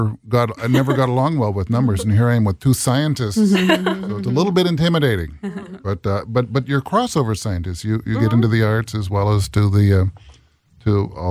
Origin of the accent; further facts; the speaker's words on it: St. Paul, Minnesota, United States; the greater St. Paul area. I'm from St. Paul, so we'll extend it there.